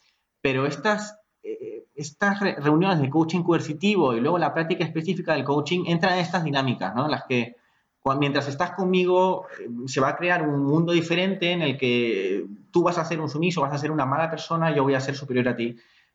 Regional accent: Lima, Peru; yo me crié en Lima y fui al Santísimo Nombre de Jesús. Es un colegio que está en San Borja y lo llevan monjas.

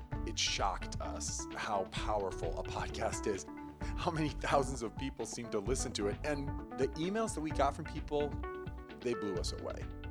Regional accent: Midwest, United States; I mean, we're from the Midwest where everything is green and lush most of the year or covered in white snow.

